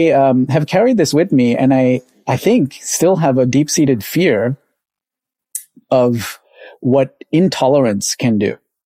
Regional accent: Sri Lanka; I grew up in Sri Lanka, and I'm the kid of a mixed family in a country that was in the middle of a civil war between two ethnicities.

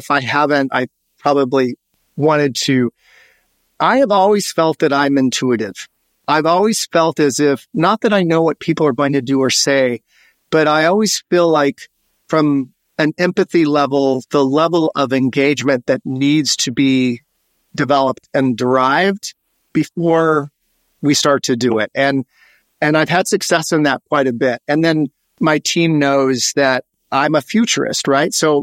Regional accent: Hawaii, United States; I grew up in Hawaii, as I said, but I grew up, all my friends were Pacific Islander, you know, Asian.

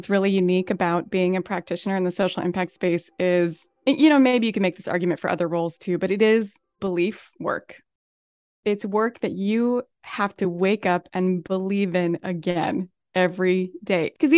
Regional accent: Pacific Northwest, United States; I grew up in the Pacific Northwest.

